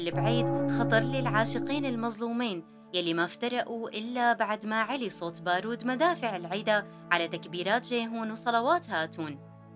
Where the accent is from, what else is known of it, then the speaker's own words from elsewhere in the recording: Syria; إيه نحنا من سوريا